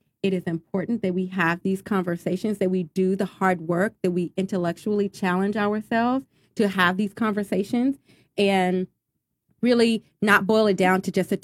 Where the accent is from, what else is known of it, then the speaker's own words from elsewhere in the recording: Texas, United States; I, too, am a Southern girl. I grew up in Texas. I spent time in a number of other states, but... I grew up here